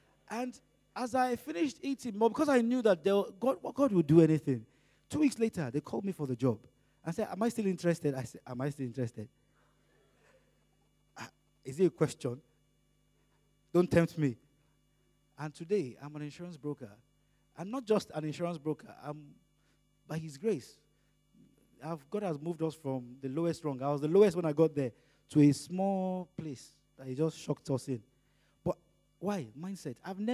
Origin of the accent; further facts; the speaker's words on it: Lagos, Nigeria; And I knew he knew I was a bushman. He knew I was straight from Las Jigi. That's Lagos State. Lagos State in Nigeria. He knew I had just arrived.